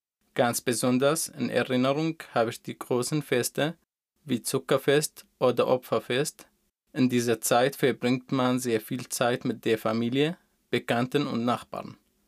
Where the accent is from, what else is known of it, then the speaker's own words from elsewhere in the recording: Daraa, Daraa Governorate, Syria; German is a second language; now in Germany; Ich bin 29 Jahre alt und komme aus Syrien. Ich komme aus der Stadt Daraa im Süden des Landes.